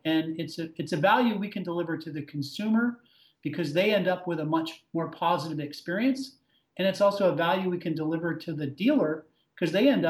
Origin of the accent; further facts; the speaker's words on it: New Jersey, United States; moved away as an adult; I was born and raised in New Jersey. I lived in New Jersey until I was almost 30. And so I've been away from New Jersey for the Northeast now for 20 years.